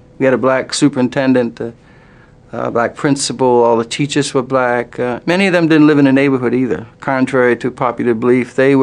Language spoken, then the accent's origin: English; Philadelphia, Pennsylvania, United States; born or raised there